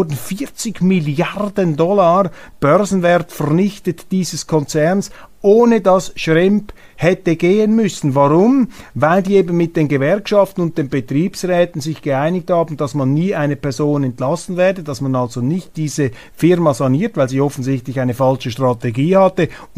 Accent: Switzerland; Dies meine Aussage als Schweizer.

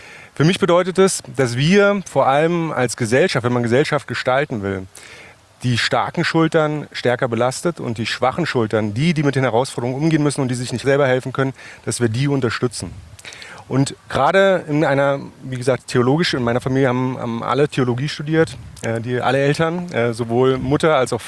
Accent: Berlin, Germany; also born or lived in Munich / Hamburg / Flensburg / Cologne; ich bin in Berlin-Buch geboren, 1984. Ich bin da auch aufgewachsen. Ich bin aber auch tatsächlich durch meinen Beruf als Berufsoffizier viel rumgekommen. Ich habe in München gelebt, ich habe in Hamburg gelebt und dort studiert. Ich habe in Flensburg gelebt, ich habe in Köln gelebt.

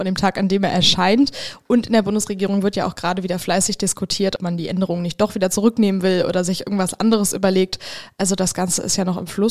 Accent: North Rhine-Westphalia, Germany; wir sind beide im oder am Rande des Ruhrgebiets groß geworden.

